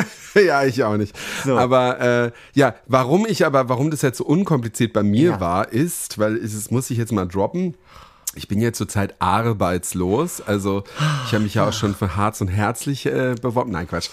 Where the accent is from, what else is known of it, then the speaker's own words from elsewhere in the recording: Berlin, Germany; ich als Berliner, der ja sehr viele große Events hier kennt